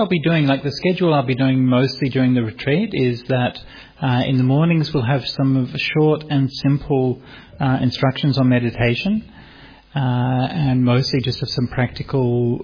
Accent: Sydney, New South Wales, Australia; I mean, as I've mentioned, I'm from Sydney

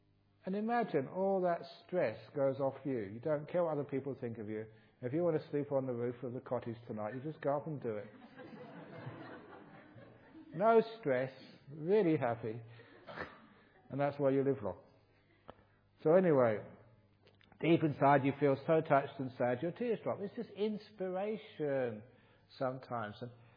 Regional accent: England, United Kingdom; now in United States; I come from England

